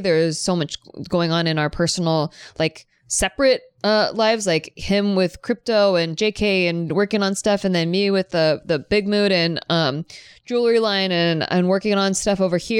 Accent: Cuba; It's like he came in speaking Spanish from Mexico and I came in speaking Spanish from Cuba.

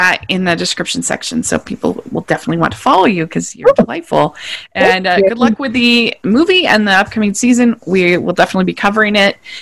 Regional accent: Maryland, United States; I grew up in Maryland, and that was like the best thing ever because they're just not really prepared for the snow there.

